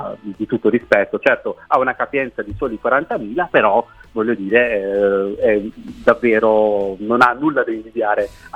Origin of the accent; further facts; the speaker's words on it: Bari, Apulia, Italy; io sono originario di Bari